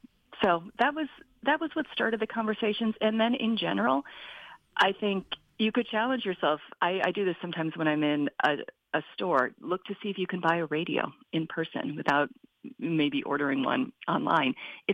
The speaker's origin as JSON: {"language": "English", "region": "Minnesota", "country": "United States", "tie": "born or raised there", "said": "I grew up in Minnesota and I was well aware of Wisconsin Public Radio"}